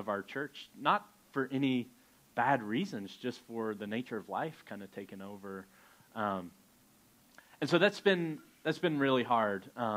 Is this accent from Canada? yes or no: yes; Canada; And we're not weird. I promise, we're not weird. We're just Canadian.